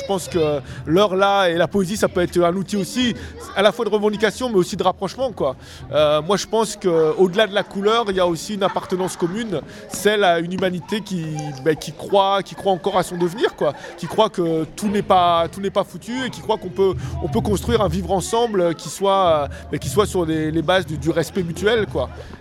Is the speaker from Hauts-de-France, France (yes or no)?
yes; Roubaix, Hauts-de-France, France; donc je viens de Lille, Roubaix. Voilà, j'évolue un peu partout dans la métropole lilloise.